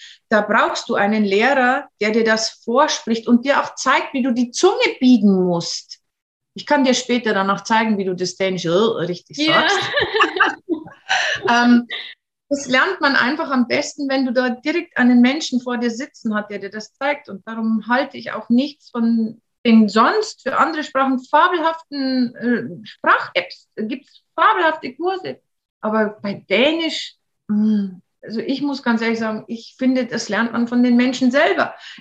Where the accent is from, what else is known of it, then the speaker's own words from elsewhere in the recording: Bavaria, Germany; now in Denmark; Wir haben es versucht, in Deutschland zu lernen. Wir sind ja aus Bayern